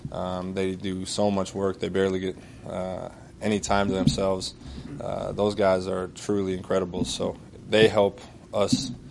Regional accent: Wisconsin, United States; I grew up in Wisconsin, so I'm looking forward to this weekend's weather.

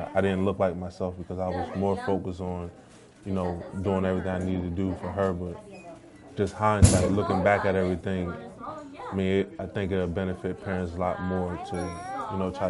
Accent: Delaware, United States; I'm from Delaware.

